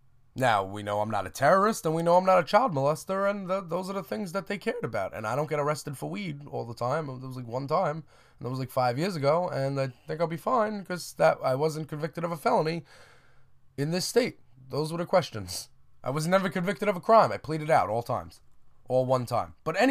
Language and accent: English; Staten Island, New York, United States; I am from New York City. I'm from Staten Island, but I was in the city over the last couple days.